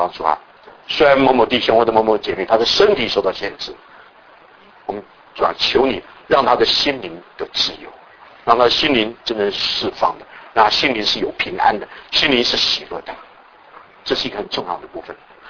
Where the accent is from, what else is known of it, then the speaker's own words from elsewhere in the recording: Taiwan; 我从台湾过来